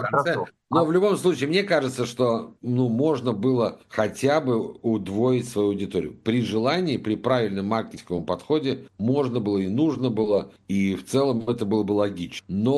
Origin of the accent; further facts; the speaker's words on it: Moscow, Russia; А знаешь, как москвич, я помню